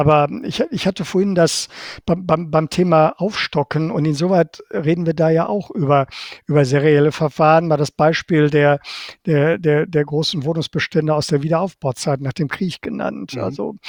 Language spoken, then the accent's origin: German; Bochum, North Rhine-Westphalia, Germany; Auch gerade in meiner Heimatstadt Bochum